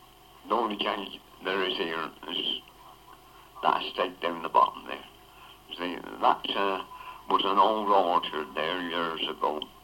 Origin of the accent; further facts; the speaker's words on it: Swindon, South West England, United Kingdom; I come from Swindon, you see. My hometown was Swindon.